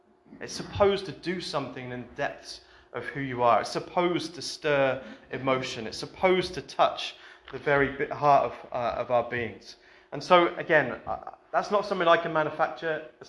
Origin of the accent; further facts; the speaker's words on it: England, United Kingdom; Like, very similar to the fact that I'm English, very proudly English.